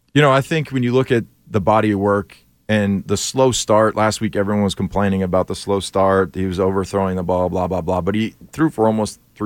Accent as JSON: {"language": "English", "region": "Louisiana", "country": "United States", "said": "I'm from Louisiana. I'm out here just to play football."}